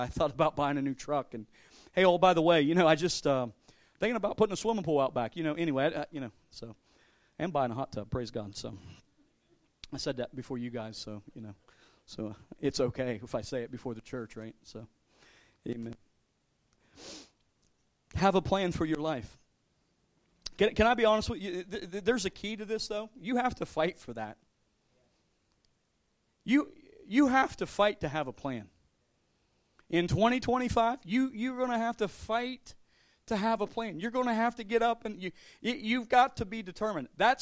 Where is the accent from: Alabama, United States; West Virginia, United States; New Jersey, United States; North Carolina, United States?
West Virginia, United States; I am from Ritchie County, so you guys, if you don't know what mudding is